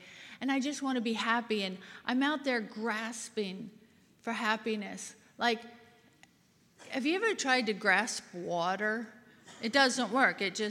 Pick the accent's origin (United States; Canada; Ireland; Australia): Australia; my father's Australian, my mom's American, so that makes me half and half. And I was raised in Australia